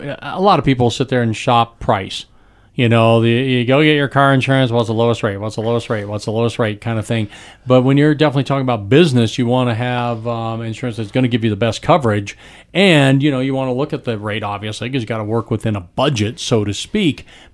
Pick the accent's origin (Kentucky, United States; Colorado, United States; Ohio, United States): Colorado, United States; Denver; now in Durango, United States; I grew up in Denver area.